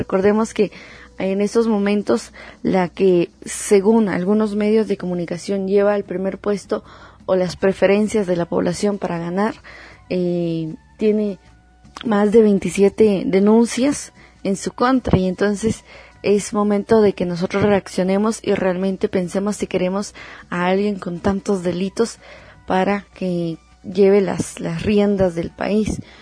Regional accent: Guatemala; conozca las luchas de cada uno de nosotros como pueblos guatemaltecos, como pueblos de la periferia de Guatemala

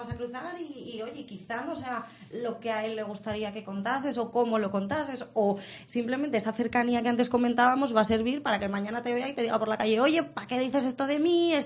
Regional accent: Madrid, Community of Madrid, Spain; en mi ciudad natal, en Madrid, me sería imposible.

